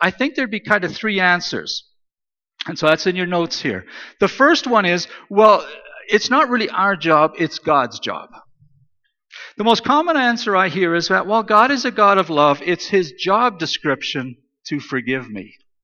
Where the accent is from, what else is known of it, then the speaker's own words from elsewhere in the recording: Regina, Saskatchewan, Canada; now in Vancouver, Canada; I grew up in Regina, and then I moved when I finished high school, when I was finished with high school, I moved to Vancouver.